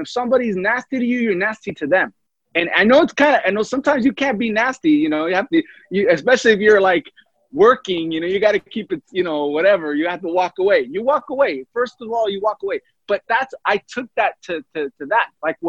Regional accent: Mexico; si eres mexicano, sabes que soy mexicano.

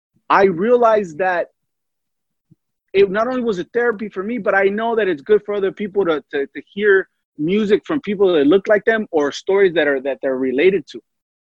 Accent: Mexico; si eres mexicano, sabes que soy mexicano.

